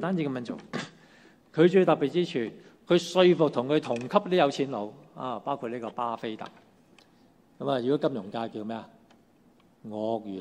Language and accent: Chinese; China; 那我们中国人是怎样呢？